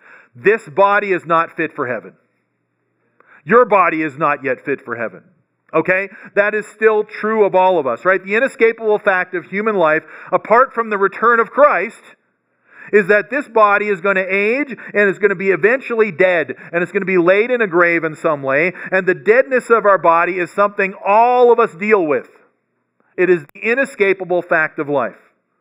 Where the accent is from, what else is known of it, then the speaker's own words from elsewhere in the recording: Canada; I think probably growing up in Canada froze my brain or something like that.